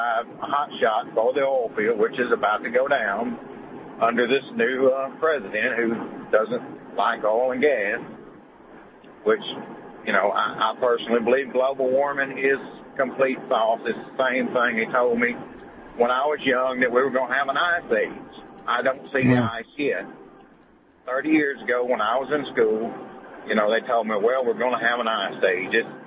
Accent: Hope, Arkansas, United States; I was born and raised in Hope, Arkansas, three blocks from where the house that Bill Clinton was born

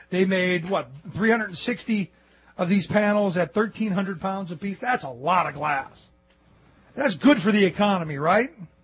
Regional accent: Ohio, United States; I came across a story from my home state of Ohio, like this kook is from.

